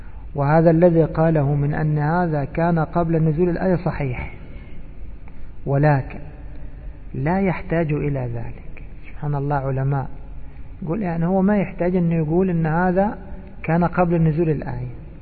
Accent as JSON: {"language": "Arabic", "country": "Egypt", "said": "إيش يقول عندنا في مصر؟ يقول لك طبعا باللهجة المصرية"}